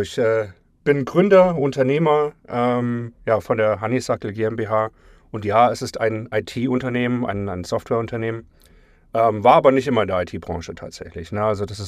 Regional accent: Germany; gebürtig, also geboren in Deutschland, da aufgewachsen

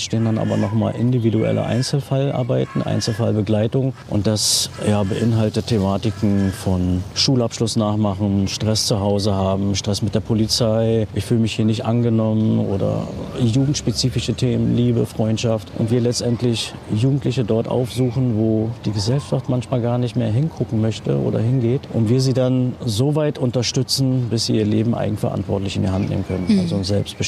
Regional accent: Berlin, Germany; Meine Eltern sind ja als Gastarbeiter nach Deutschland gekommen. Ich bin hier in Berlin geboren und mit 6 Jahren bin ich dann hier ins Märkische Viertel gekommen

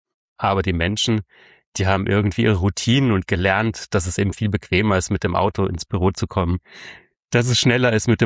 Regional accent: Rhineland-Palatinate, Germany; Ich komme aus der Südpfalz, unweit von Speyer und Straßburg.

